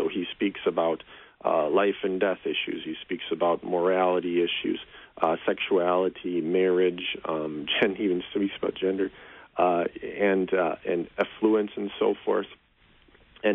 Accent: Wisconsin, United States; You know, we're from Wisconsin.

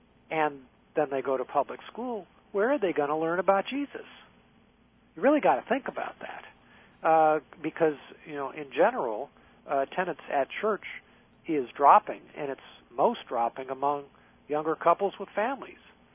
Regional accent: California, United States; I grew up in California, and the religious environment in California is much different than it is here in the Midwest.

